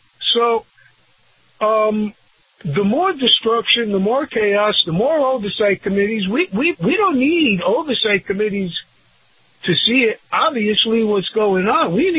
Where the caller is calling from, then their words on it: Sarasota, Florida, United States; from Sarasota.